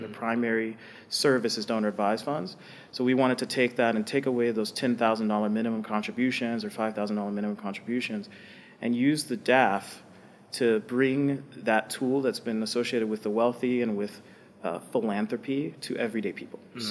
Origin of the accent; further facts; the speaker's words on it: Dallas, Texas, United States; So I'm born and raised in Dallas. I'm a Texas boy.